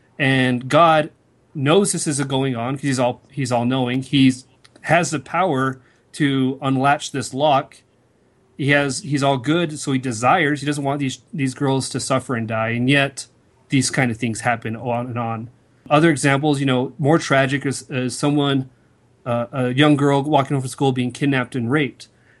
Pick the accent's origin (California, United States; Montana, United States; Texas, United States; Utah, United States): Utah, United States; Yeah, I grew up in Utah, got my undergrad in philosophy at Utah Valley University